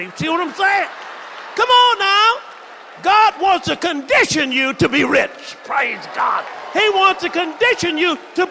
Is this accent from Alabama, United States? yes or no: yes; Tuskegee, Alabama, United States; When I was young, I was brought up in Tuskegee, Alabama. And that's where the famous Tuskegee Airmen were.